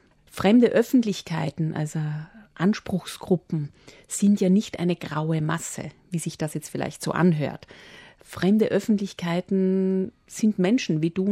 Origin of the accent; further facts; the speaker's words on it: Vienna, Austria; im Grunde meines Herzens bin ich Wienerin. Ich bin Österreicherin.